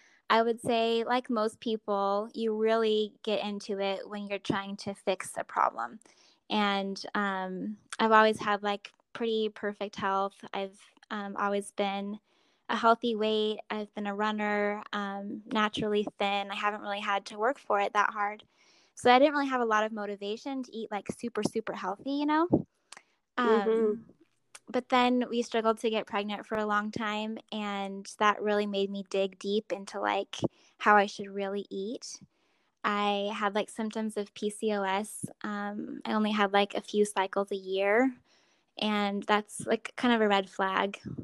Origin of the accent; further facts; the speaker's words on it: Arizona, United States; So I grew up in Arizona, and I have six siblings, and we were just like a typical family.